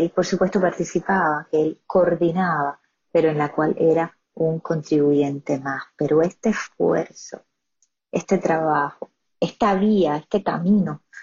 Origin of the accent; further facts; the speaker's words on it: Cuba; como pueblo, como ciudadanos, como familia, como cubanos